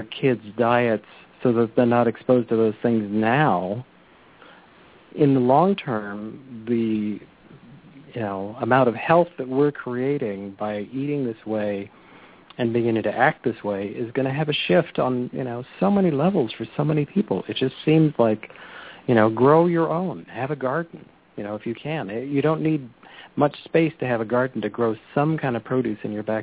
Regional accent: California, United States; I remember as a kid I grew up around the Salinas Valley

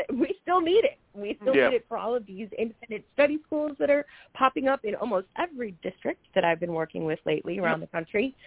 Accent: Chicago, Illinois, United States; now in Camarillo, United States; You know, I grew up in Chicago. I did a lot of raking and jumping into the piles.

